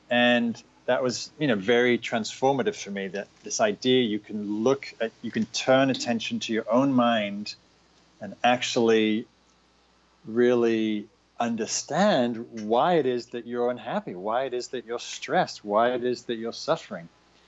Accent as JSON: {"language": "English", "region": "the north of England", "country": "United Kingdom", "tie": "born or raised there", "also_born_or_lived": "London, United Kingdom", "said": "So I'm from England. I grew up in Northern England, moved to London"}